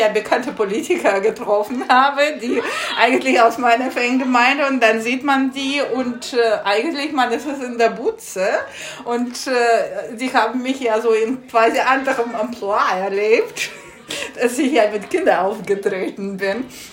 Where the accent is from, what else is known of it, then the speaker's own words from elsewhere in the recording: Moscow, Russia; German is a second language; now in Hanover, Germany; in Hannover und bin schon seit mehreren Jahren hier in Hannover tätig. Ursprünglich komme ich aus Moskau. Ich bin dort seit meinem fünften Lebensjahr mit Musik beschäftigt.